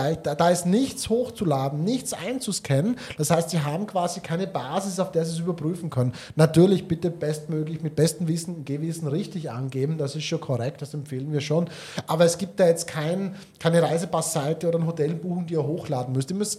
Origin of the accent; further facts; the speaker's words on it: Austria; Ich habe es auch überprüft, ich bin ja Österreicher.